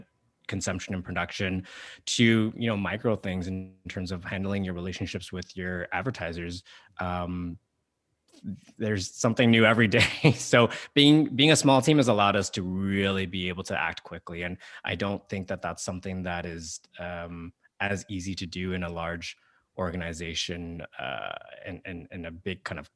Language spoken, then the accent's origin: English; Alberta, Canada; you know, I grew up in Alberta